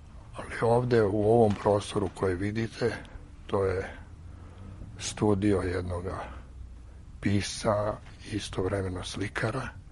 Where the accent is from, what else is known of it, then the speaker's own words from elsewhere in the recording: Vrnjačka Banja, Raška District, Serbia; Naime, ja sam rođen u Vrnjačkoj Banji. Vrnjačka Banja je u jednoj kotlini, a okolo je obrubljena.